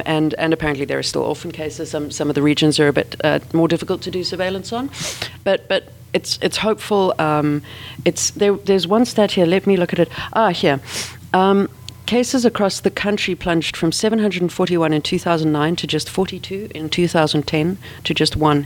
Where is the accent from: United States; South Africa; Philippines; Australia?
South Africa; Growing up in South Africa, as I did, we still occasionally saw cases of it there.